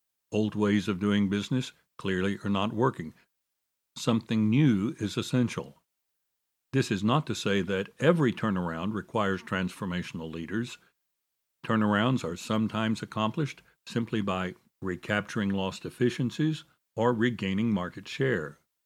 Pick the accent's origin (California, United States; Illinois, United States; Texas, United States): Texas, United States; Dallas; Over the past quarter century, this challenge has faced hospitals in my hometown. Several of the historic hospitals in Dallas were started by faith-based organizations